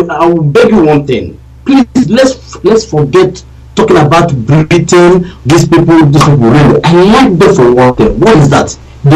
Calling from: Germany; I'm calling from Germany.

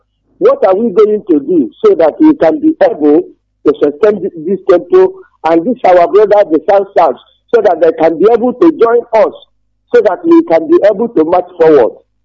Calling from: Ogwa, Imo, Nigeria; I'm calling you from Ogwa in Imo State.

